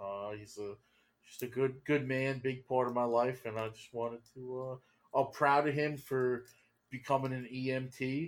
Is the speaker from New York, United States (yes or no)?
yes; New York, United States; I'm from New York. New York.